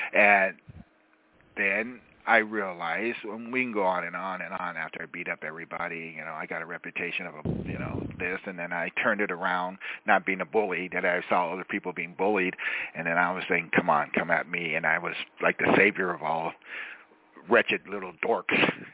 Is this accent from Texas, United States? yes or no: no; California, United States; We're from California and everything.